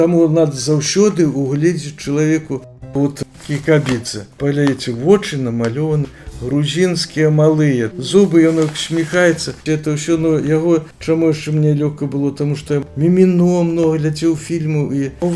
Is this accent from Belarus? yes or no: yes; Belarus; Вот визитка, что я с Беларуси